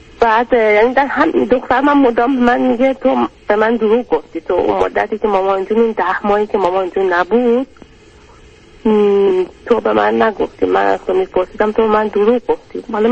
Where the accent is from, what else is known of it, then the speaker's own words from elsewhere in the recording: Iran; moved away as an adult; ما 2 ساله که از ایران مهاجرت کردیم اومدیم بیرون.